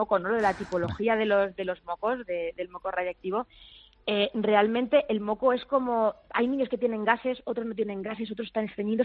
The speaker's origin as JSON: {"language": "Spanish", "town": "Cuenca", "region": "Castilla-La Mancha", "country": "Spain", "said": "yo soy manchega, que yo soy de Cuenca."}